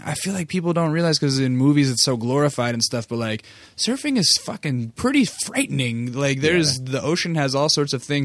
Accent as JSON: {"language": "English", "region": "Alaska", "country": "United States", "tie": "born or raised there", "said": "You know, similarly, I grew up in Alaska."}